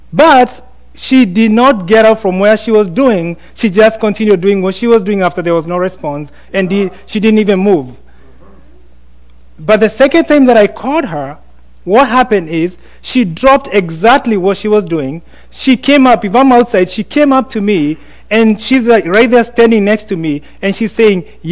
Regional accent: Kenya; Usually part of it is because I'm Kenyan. So, being Kenyan, daddy says or mommy says it's done.

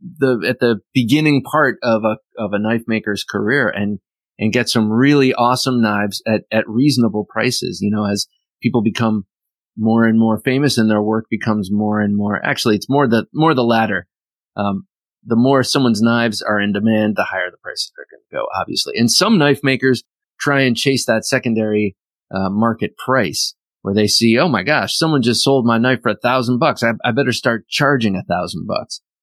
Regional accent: Ohio, United States; And as I mentioned before, I come from Ohio, the Buckeye State.

